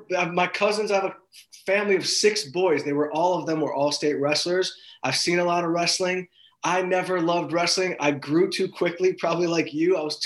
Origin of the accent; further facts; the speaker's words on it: Detroit, Michigan, United States; I've been jetting out from Detroit, which is my hometown, which Detroit's making it.